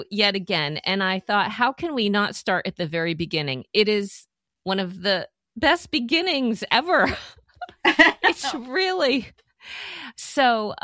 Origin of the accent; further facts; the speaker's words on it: Massachusetts, United States; the place where I grew up, which was a small, or I shouldn't say small, like a mid-sized central Massachusetts town. Very French Canadian, Catholic, almost everyone in the town.